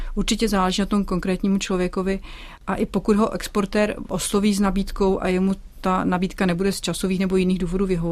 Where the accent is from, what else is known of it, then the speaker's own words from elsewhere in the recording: Moravia, Czechia; pocházím z Moravy